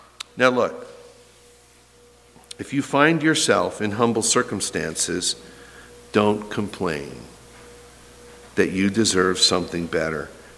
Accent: LaRue, Ohio, United States; But anyway, I say to people in this county, I'm from LaRue, and they don't know what I'm talking about.

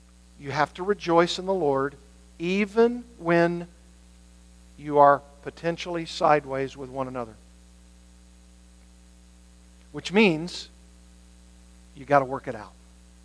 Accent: the South, United States; You as in, because I'm from the South, y'all. Y'all.

